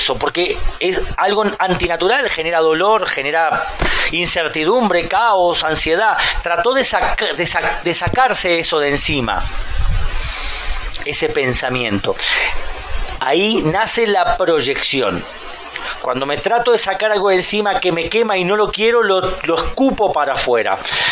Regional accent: Mexico; el país donde nací. Por eso las tradiciones tienen tanta fuerza, ¿no? Somos mexicanos

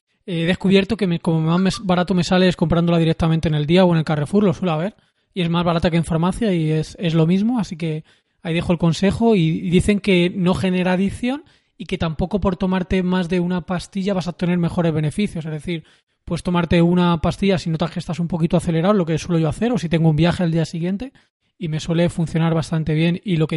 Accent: Madrid, Community of Madrid, Spain; a Madrid en concreto, yo soy de Madrid, hay sitios donde hacen terapias de flotación

